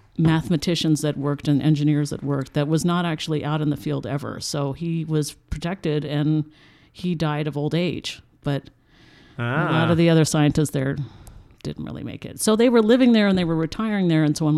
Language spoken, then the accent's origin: English; Albuquerque, New Mexico, United States; also born or lived in Ecuador; So I was born in Albuquerque, and then they went back to Ecuador and were living there.